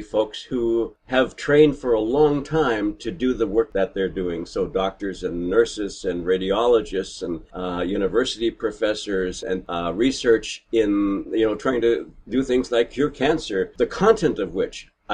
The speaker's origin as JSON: {"language": "English", "country": "Canada", "said": "I say process because I'm Canadian."}